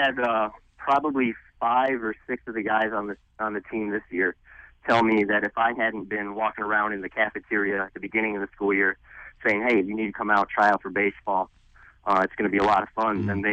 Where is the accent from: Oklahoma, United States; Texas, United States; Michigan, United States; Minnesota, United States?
Michigan, United States; Eaton Rapids; Well, I'm from Eden Rapids, very rural, not an extremely diverse area.